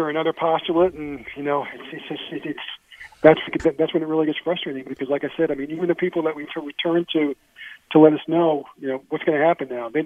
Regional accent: New York, United States; born there

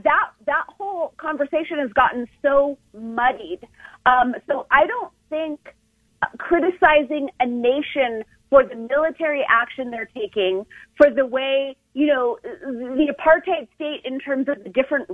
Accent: United States; I don't have a dog in this fight. I'm an American.

